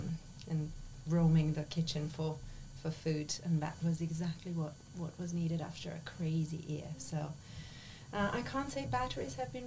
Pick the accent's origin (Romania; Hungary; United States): Romania; Visited my grandma in my hometown in northeast Romania